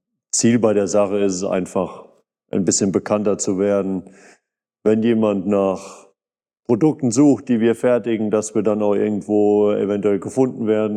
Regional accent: Unnau, Rhineland-Palatinate, Germany; born there; now in Hachenburg, Germany; Gebürtig komme ich aus Unnau, Nachbar vom Felix ehemals. Wohne jetzt mittlerweile in Harrenburg mit meiner Frau und unserer Tochter.

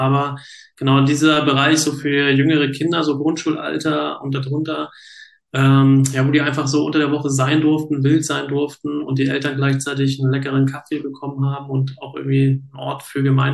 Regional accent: Fritzlar, Hesse, Germany; also born or lived in Rendsburg; Ich bin ja in Schleswig-Holstein geboren, in Rendsburg. Das heißt, ich bin eigentlich ein Norddeutscher, aber ich bin hier in Gutesberg-Fritzlar groß geworden. Das ist meine Kindheit, Jugendzeit.

